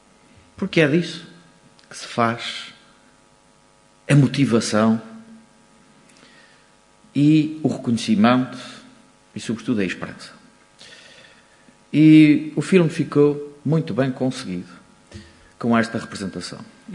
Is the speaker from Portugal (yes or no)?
yes; Azores, Portugal; como açoriano, eu tenho orgulho de ter referência no país